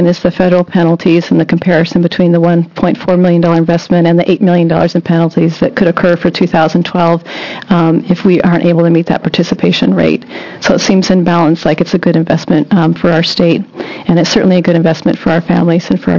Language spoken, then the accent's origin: English; Portland, Oregon, United States; I'm from the Portland area.